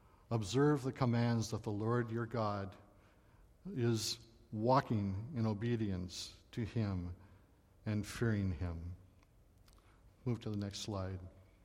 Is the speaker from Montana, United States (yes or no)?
yes; Great Falls, Montana, United States; born there; Deaconess Hospital in Great Falls, Montana. I was born on Christmas Day.